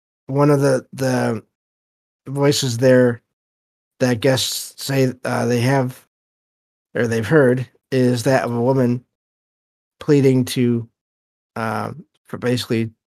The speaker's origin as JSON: {"language": "English", "region": "Michigan", "country": "United States", "said": "but I mean, again, that's probably because I'm from Michigan."}